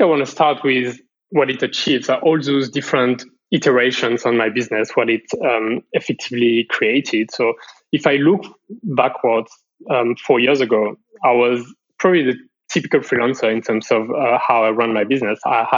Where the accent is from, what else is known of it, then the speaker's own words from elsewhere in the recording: France; English is a second language; I'm from France